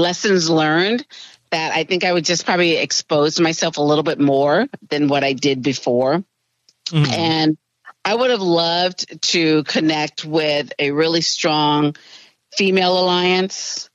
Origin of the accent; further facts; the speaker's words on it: West Coast, United States; he comes from New York. I come from the West Coast.